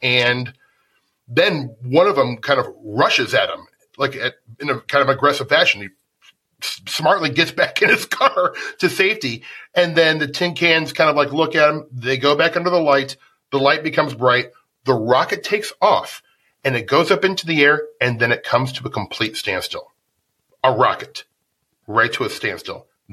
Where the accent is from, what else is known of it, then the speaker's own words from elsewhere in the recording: Nebraska, United States; I'm originally from Nebraska, so I have to put a Nebraska case in there.